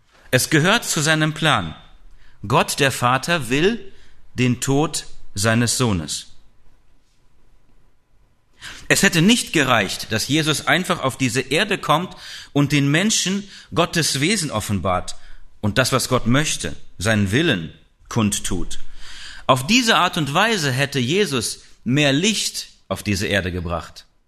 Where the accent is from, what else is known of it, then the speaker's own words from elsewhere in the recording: Eifel, Germany; wir kommen ja ursprünglich aus der Eifel